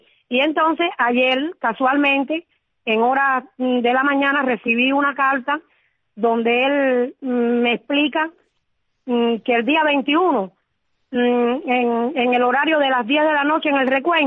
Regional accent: Caibarién, Villa Clara, Cuba; No, yo soy de Caibarien.

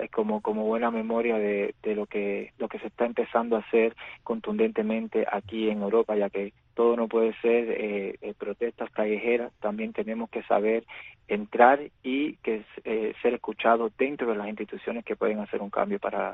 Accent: Miami, Florida, United States; now in Brussels, Belgium; yo personalmente estoy muy ligado a lo que es el exilio de Miami, porque yo crecí ahí, yo soy cubano-americano.

